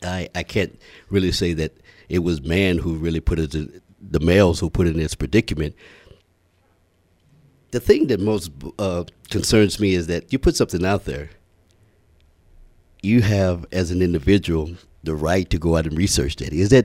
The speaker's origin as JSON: {"language": "English", "region": "Midwest", "country": "United States", "tie": "born or raised there", "said": "Because when I grew up in the Midwest. We grew up in a little community."}